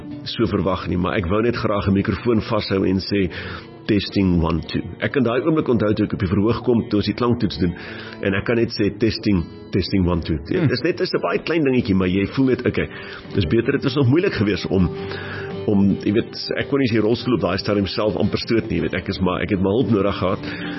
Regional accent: Reitz, Free State, South Africa; Ek kom van die Vrystaat af, so in die dorpie waar ek was ek die beste gitaarspeler in die dorp

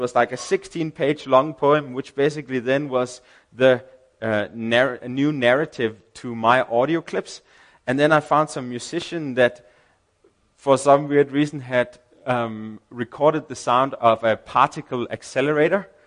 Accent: Denmark; English is a second language; Basically, I am from Denmark, and I said we have a German guy, then we have a South African guy

